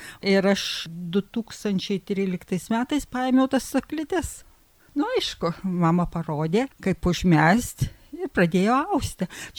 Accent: Labanoras, Utena County, Lithuania; Aš esu iš Labanoro parapijos.

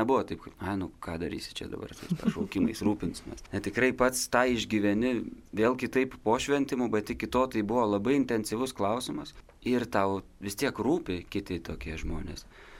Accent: Samogitia, Lithuania; gal žinojo, kad esu žemaitis ir moku jos melstis

